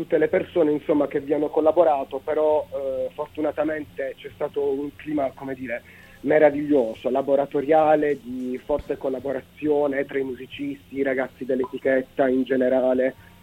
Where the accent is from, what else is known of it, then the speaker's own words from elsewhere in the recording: Bari, Apulia, Italy; Proprio a capoluogo, sono nato a Bari, nel capoluogo di regione.